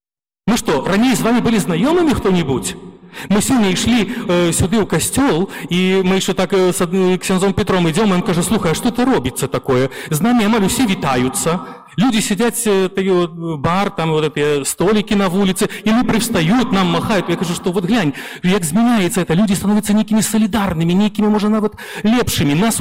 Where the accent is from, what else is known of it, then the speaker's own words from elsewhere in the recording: Belarus; наскільки ми великі люди, ми білоруси.